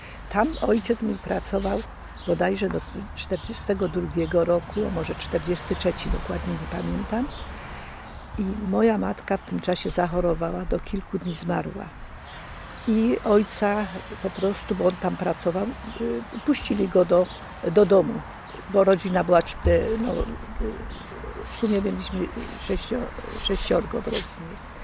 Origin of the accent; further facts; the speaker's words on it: Sułkowice, Lesser Poland, Poland; Rodzice moi to … Pamiętam jako dziecko nalot Niemców na naszą wioskę Sułkowice.